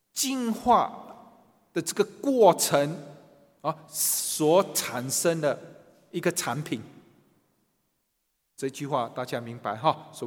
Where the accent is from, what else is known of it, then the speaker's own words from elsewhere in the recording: China; 所以我们中国人说，人是万物之灵。